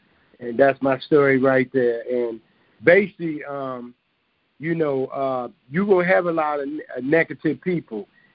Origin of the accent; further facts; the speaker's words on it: Trinidad & Tobago; these are friends that I grew up with in Trinidad.